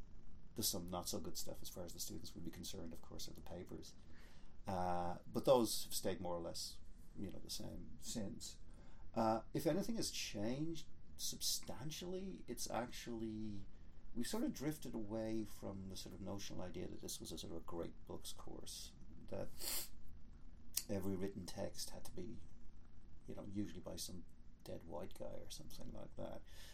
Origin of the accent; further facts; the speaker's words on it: Ireland; so I grew up in Ireland, and so therefore I was exposed to that beast that's known as European culture